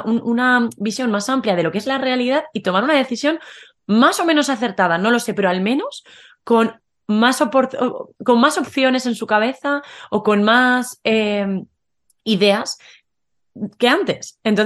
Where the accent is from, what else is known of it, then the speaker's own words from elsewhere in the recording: Spain; siendo también española